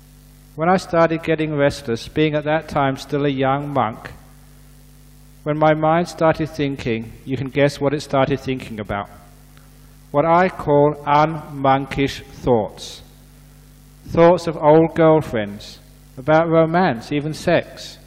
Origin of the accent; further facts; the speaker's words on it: England, United Kingdom; So I got a full supply of tea every day, which was very nice, being an English monk. You know how we like our tea.